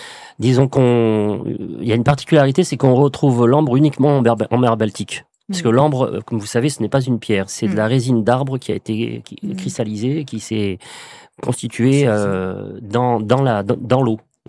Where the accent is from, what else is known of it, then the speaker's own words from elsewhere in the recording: France; je suis français et donc les trois mers qui baignent la France, ben n'ont pas d'ambre